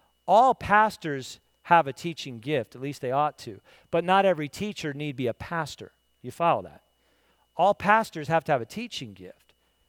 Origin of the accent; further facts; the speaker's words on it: Pennsylvania, United States; And, you know, growing up in Lancaster County, I got to see it on a daily basis.